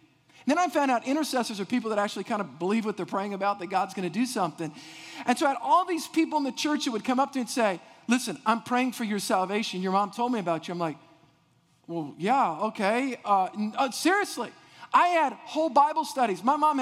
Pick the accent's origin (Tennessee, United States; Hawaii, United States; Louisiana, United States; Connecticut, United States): Louisiana, United States; And I grew up in, as Jeremy said, I grew up in South Louisiana.